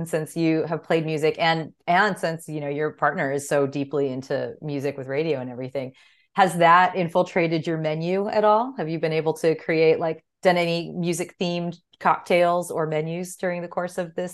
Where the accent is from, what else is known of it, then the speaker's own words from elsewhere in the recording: San Diego, California, United States; I'm from San Diego originally. So, you know, like Pizza Port, which is legendary, is in my hometown.